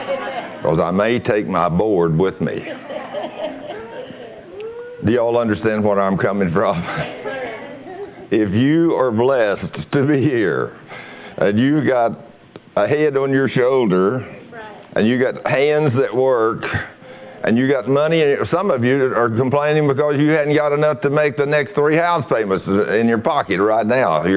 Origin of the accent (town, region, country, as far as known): Texas, United States; born there